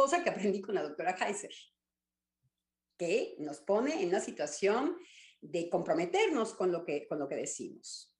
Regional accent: Mexico; y mucho menos como mexicana, y en la realidad de mi país, que conozco porque lo llevo en los huesos

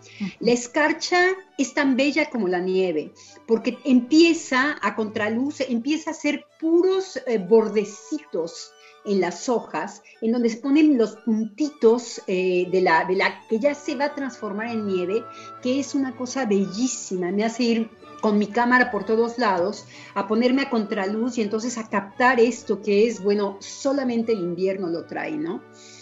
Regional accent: Mexico; born there; Yo nací en invierno, además cuando yo nací en México nevó.

